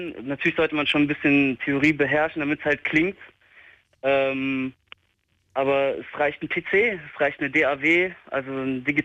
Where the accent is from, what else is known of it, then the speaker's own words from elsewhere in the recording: Mönchengladbach, North Rhine-Westphalia, Germany; now in Darmstadt, Germany; Und also aus Mönchengladbach, um genau zu sein, bin jetzt hier mit meiner Freundin nach Darmstadt.